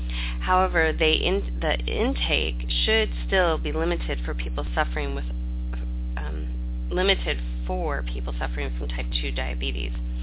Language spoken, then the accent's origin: English; Hawaii, United States; born there; For example, I was born in Hawaii, and I really always crave tropical fruit, crave coconuts, I crave those things from the islands, because it's part of my being